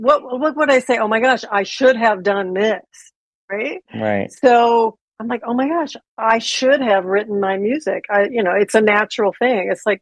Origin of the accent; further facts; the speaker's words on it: Akron, Ohio, United States; I'm from Akron, so similar.